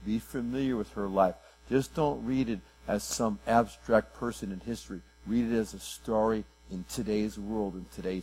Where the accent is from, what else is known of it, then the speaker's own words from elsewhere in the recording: New England, United States; I'm from New England, so I gotta be part of that.